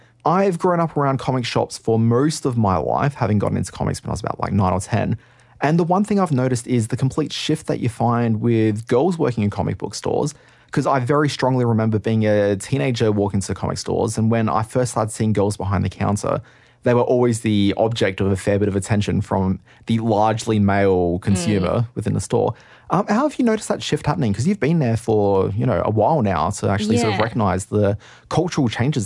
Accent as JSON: {"language": "English", "town": "Brisbane", "region": "Queensland", "country": "Australia", "said": "Like, I came from Brisbane and there's a really cool bookstore there which is dedicated to just crime books."}